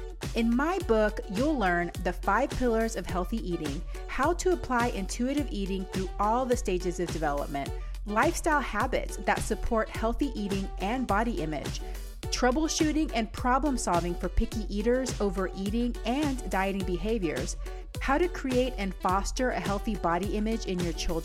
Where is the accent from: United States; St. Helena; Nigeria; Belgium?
United States; Texas; Fried catfish, because I grew up in Texas too.